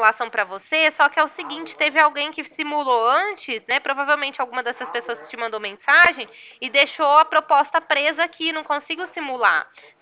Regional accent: Ribeirão Preto, São Paulo, Brazil; Sou daqui de Ribeirão

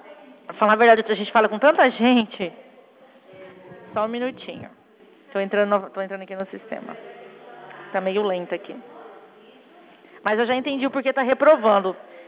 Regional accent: Teodoro Sampaio, São Paulo, Brazil; Sim, eu sou aqui, mas eu sou de Teodoro Sampaio, tá?

